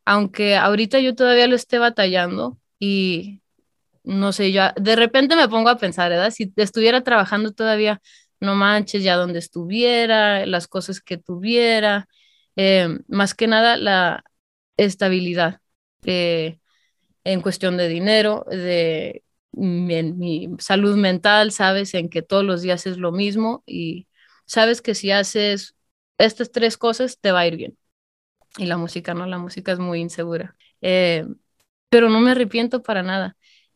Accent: Calvillo, Aguascalientes, Mexico; yo soy de Calvillo, Aguascalientes, estuvimos como 6, 7 meses viviendo allá

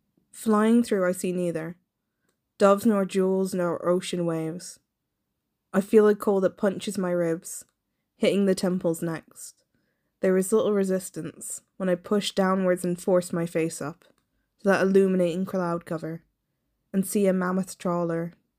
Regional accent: Munster, Ireland; I'm from County Limerick, and this is a poem about wild swimming.

